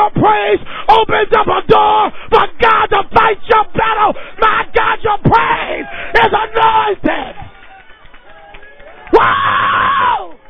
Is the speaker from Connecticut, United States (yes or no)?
yes; Hartford, Connecticut, United States; How you going to send me to a fight? I'm from Hartford, Connecticut.